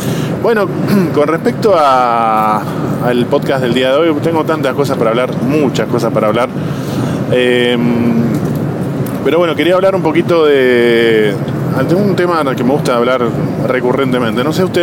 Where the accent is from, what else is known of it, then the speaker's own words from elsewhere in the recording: Argentina; somos de acá de Argentina